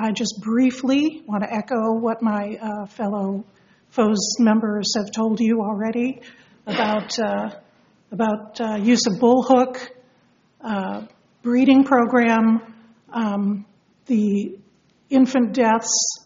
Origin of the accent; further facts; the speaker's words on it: Portland, Oregon, United States; I'm from Portland.